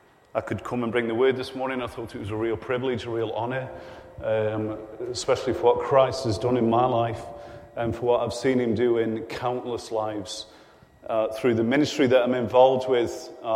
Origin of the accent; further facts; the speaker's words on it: Stoke-on-Trent, West Midlands, United Kingdom; moved away as an adult; now in Scotland; I'm 39 years old. I come from Stoke-on-Trent. I come up about 8 years ago up to Scotland.